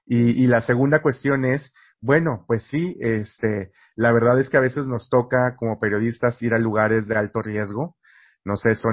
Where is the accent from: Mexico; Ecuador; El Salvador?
Mexico; Ciudad Victoria, Tamaulipas; una empresa en Ciudad Victoria, de donde yo soy originario